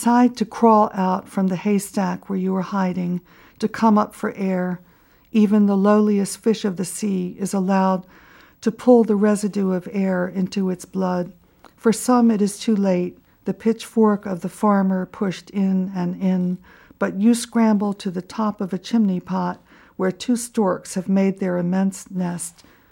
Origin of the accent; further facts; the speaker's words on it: United States; I suppose, being an American, we always think things will get better.